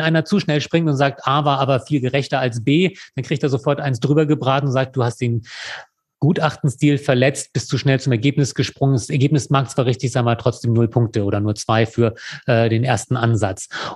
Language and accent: German; Lower Saxony, Germany; born there; Und jetzt sehe ich auch nicht so richtig biodeutsch aus, obwohl ich gebürtiger Niedersachse bin.